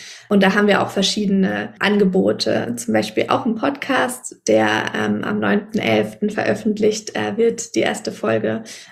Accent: Bavaria, Germany; now in Berlin, Germany; Ich bin in der Nähe von Nürnberg aufgewachsen und lebe inzwischen in Berlin

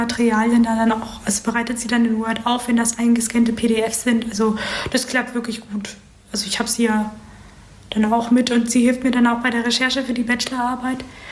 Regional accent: Berlin, Germany; ich komme aus Berlin.

